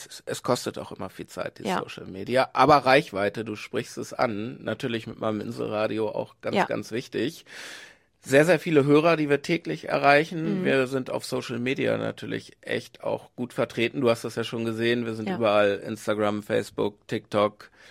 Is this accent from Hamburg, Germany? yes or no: no; Bielefeld, North Rhine-Westphalia, Germany; now in Föhr, Germany; Ich komme aus Bielefeld, die Stadt gibt's gar nicht.